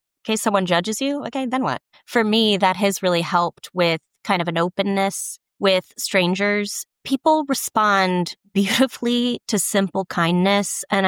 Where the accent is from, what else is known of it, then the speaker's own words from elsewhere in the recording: Texas, United States; They're from New Orleans. I'm from Texas.